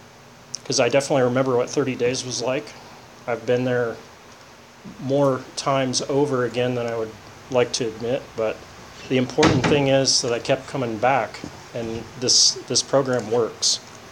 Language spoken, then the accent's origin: English; Ohio, United States; So I grew up in Ohio on a farm.